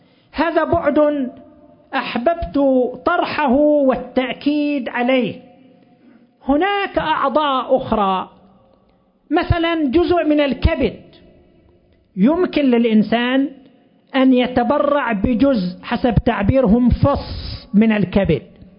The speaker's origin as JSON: {"language": "Arabic", "country": "Saudi Arabia", "said": "ونشر كتاب عن أحد المواطنين عندنا في السعودية"}